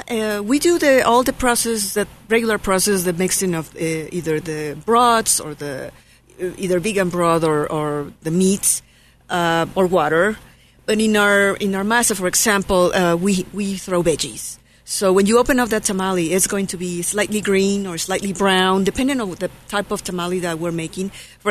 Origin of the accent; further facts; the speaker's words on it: Oaxaca, Mexico; I'm from Oaxaca, south of Mexico.